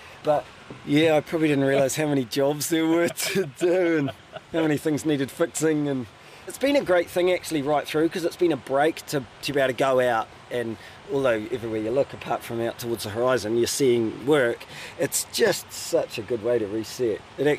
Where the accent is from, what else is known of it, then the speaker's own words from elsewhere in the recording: Wellington, New Zealand; So we've been here 13 years, and we came from Wellington. I was a commerce teacher at Wellington Boys, and Rachel was a flight retrieval ICU nurse, and we were happy as Wellington was home.